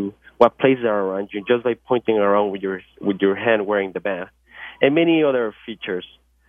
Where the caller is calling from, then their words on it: Guadalajara, Jalisco, Mexico; So today I'm calling from Guadalajara, which is the southwest part of the country in Mexico.